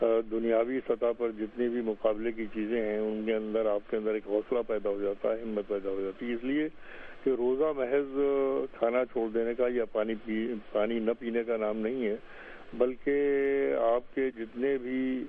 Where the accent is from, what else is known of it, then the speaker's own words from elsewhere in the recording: Bareilly, Uttar Pradesh, India; میری پیدائش سے پرورش تک اور آگے کی عمر کی منزلیں طے کرنے تک کیونکہ بریلی میں رہنے کا اتفاق ہوا, تو اس لیے